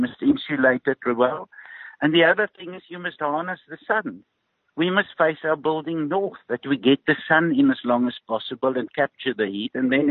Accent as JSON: {"language": "English", "town": "Ermelo", "region": "Mpumalanga", "country": "South Africa", "tie": "born or raised there", "said": "You know, I grew up in Ermelo. We had corrugated roof. We had stone walls. You know, we had simple floor finishes."}